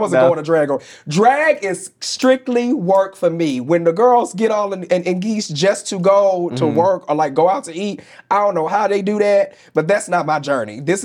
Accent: St. Louis, Missouri, United States; Also at the time, I grew up in a Bible Belt. I grew up in St. Louis, Missouri.

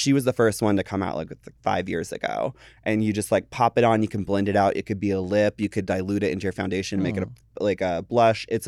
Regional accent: Atlanta, Georgia, United States; Like if I say I'm from Atlanta, I'm proud to be from Atlanta.

